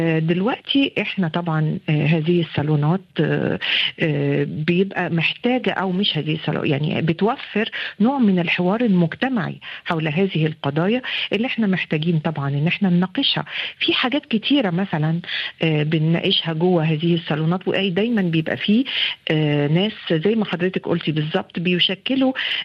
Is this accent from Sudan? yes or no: no; Egypt; الطبقات والخلفيات الاجتماعية والدينية اللي موجودة عندنا في مصر